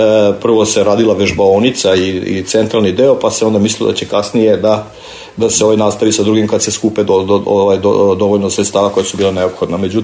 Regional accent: Serbia; Kod nas u Srbiji smo imali dosta problema vezano za taj sam pokret

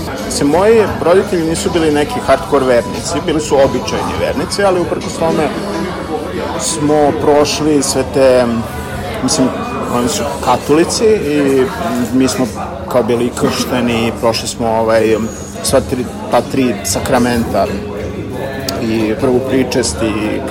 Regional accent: Kula, Vojvodina, Serbia; Ja sam odrastao u malom mestu u Vojvodini, ja sam iz Kule

